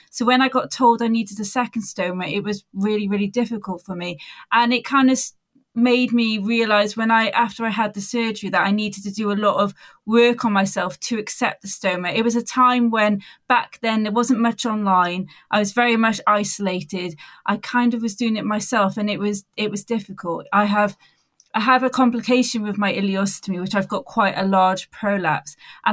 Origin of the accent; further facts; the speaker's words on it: Wales, United Kingdom; now in Bournemouth, United Kingdom; I am 36 years old and I'm originally from Wales, but I've kind of lost my accent, so it's not really very well sounding. It's a bit of a Dorset twang in there because I'm currently living in Bournemouth.